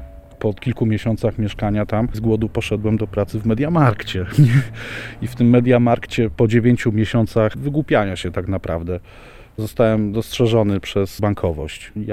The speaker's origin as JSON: {"language": "Polish", "town": "Kraków", "region": "Lesser Poland", "country": "Poland", "also_born_or_lived": "Warsaw"}